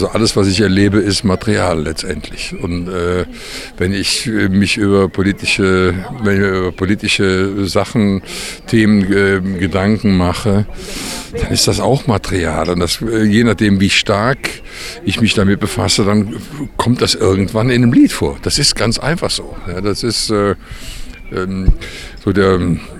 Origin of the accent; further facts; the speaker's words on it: Cologne, North Rhine-Westphalia, Germany; Aber Köln ist meine Heimat haben. Also da gehöre ich irgendwie hin.